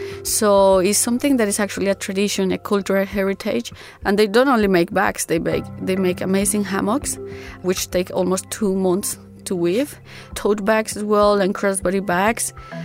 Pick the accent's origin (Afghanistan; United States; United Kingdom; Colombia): Colombia; Manizales, Caldas; English is a second language; Well, I was born in Manizales. Manizales is in Colombia, so it's 6 hours driving from Bogota. I grew up there most of my life with my mom.